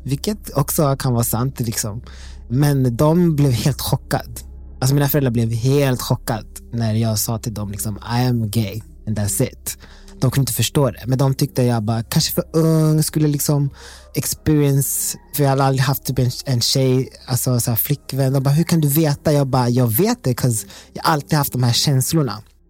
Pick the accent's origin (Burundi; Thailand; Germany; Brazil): Burundi; Swedish is a second language; now in Sweden; jag kommer från Burundi, ett kristet samhälle, väldigt konservativ och vi är katoliker.